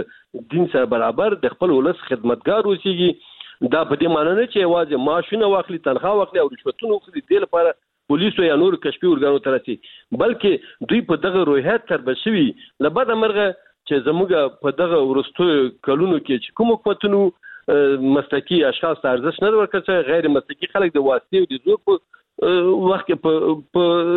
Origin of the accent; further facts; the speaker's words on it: Baghlan, Afghanistan; په هغه منطقه کې چې موږ د بغلان یو ډنډیګوري هلته هم ځورونې کوي، په بغلان کې هم لاسونې کوي